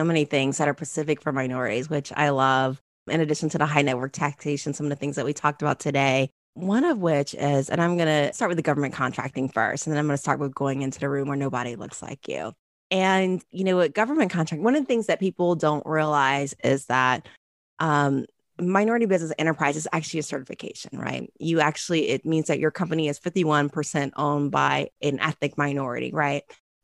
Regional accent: Ohio, United States; And it was interesting because, you know, when I like first went to work for Anderson, you know, and I was from Ohio

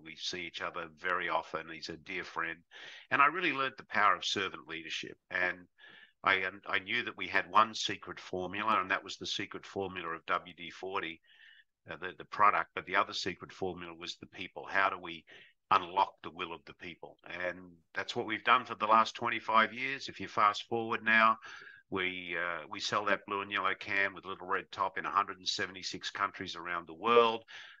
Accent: Sydney, New South Wales, Australia; now in United States; I'm from Sydney, Australia.

